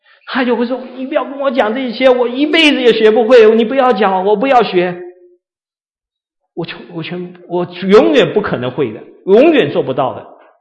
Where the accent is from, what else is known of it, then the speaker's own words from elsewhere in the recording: Taiwan; 我小时候我是在台湾长大。我们在台湾的时候，那时候我年轻的时候啊，很小，大概40年前。